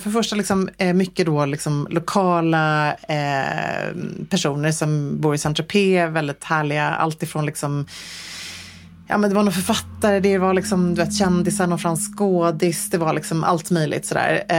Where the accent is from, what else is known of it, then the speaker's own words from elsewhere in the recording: Sweden; Och jag bara säger hej, jag kommer från Sverige.